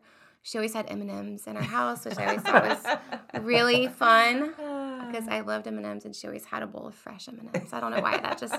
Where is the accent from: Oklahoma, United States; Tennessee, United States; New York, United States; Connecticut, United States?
Oklahoma, United States; Norman; I grew up in Norman.